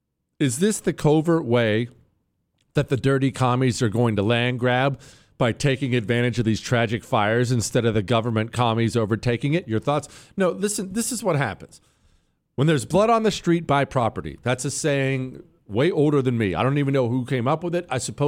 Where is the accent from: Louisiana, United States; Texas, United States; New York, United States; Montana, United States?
Montana, United States; Bozeman; but you should understand that I grew up in the Rocky Mountains. And whenever, because Bozeman, Montana was real small back then, it's gotten bigger now.